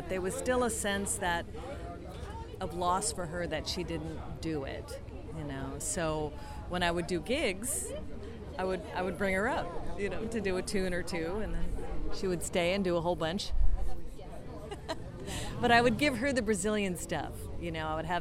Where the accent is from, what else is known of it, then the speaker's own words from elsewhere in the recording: California, United States; now in Los Angeles, United States; I'm from the Bay Area, but I've been living in LA for a bit now